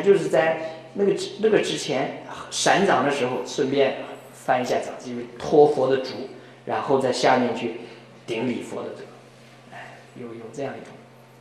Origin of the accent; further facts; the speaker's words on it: China; 就像我们那天，我们这个中国人呢，我们作为中国人